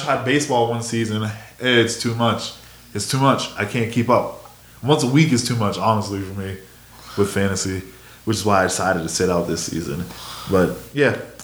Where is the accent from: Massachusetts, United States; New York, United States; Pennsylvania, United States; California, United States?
Massachusetts, United States; Boston; We don't assimilate. We do, but at the same time, it's like, fuck you. I'm from Boston.